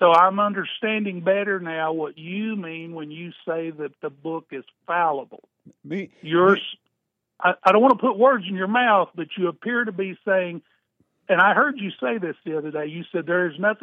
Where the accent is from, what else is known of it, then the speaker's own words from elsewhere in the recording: Kentucky, United States; And I'm just to let you know, I'm born and raised in Kentucky.